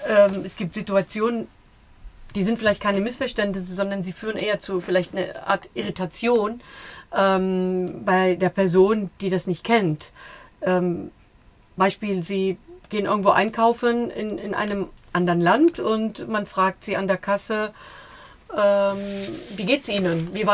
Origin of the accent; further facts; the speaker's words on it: Jordan; Ich bin in Jordanien aufgewachsen.